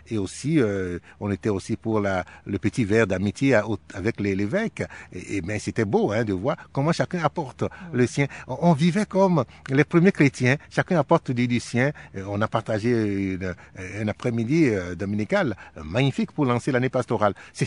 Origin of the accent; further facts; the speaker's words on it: Corsica, France; Moi, je viens de la Corse et où il y a beaucoup de touristes qui passent, mais qui ne s'arrêtent pas.